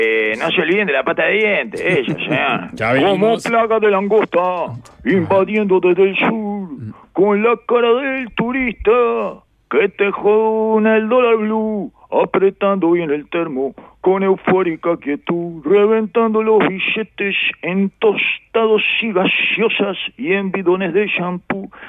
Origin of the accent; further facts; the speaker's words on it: Uruguay; no me siento ni más uruguayo ni mejor uruguayo por eso.